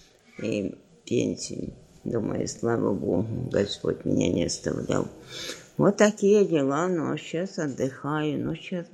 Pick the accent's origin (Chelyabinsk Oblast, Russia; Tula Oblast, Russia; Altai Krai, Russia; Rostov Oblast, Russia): Altai Krai, Russia; moved away as an adult; now in Kemerovo, Russia; В Алтайском крае. 31 года. Там я родилась, там жила до 20 лет. В Алтайском крае работала. А 20 лет, в 21-м я уехала сюда, в Кемерово.